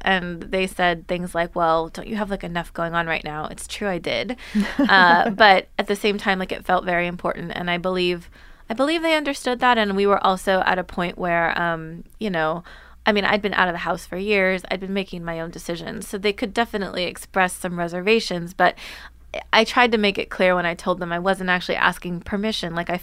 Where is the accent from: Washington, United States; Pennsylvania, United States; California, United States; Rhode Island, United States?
Washington, United States; Seattle; I was born in Seattle.